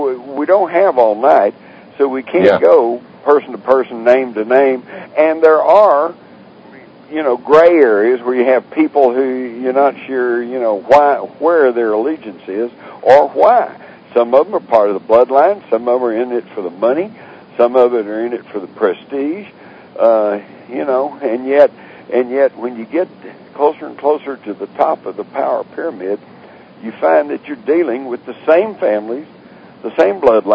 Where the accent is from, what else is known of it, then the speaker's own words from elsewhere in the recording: Texas, United States; When growing up in Texas, many of my closest friends were Jewish